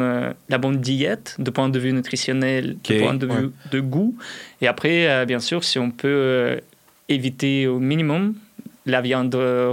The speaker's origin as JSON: {"language": "French", "country": "Russia", "moved": "yes", "said": "Voilà, mais je viens de la Russie et on utilise le sarrasin comme du riz, par exemple."}